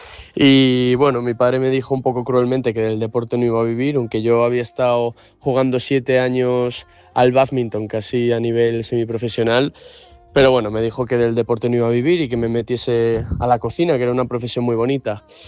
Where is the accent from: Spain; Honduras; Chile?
Spain; Tudela de Duero, Castile and León; soy de Tudela de Duero, un pueblo de Valladolid. Tengo 25 años